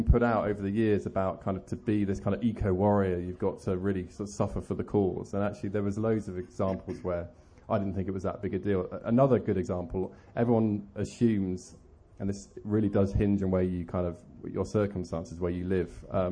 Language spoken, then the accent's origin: English; South West England, United Kingdom; and I grew up in Cornwall